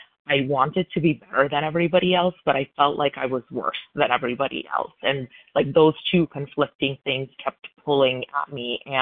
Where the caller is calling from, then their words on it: Illinois, United States; recovered compulsive overeater from Illinois.